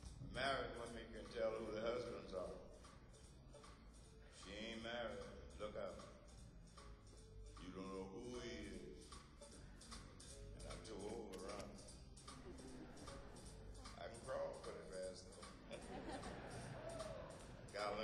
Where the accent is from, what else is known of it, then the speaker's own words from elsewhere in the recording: Mississippi, United States; They say people from Mississippi talk too much anyway. I am from Mississippi. So I apologize for talking so much.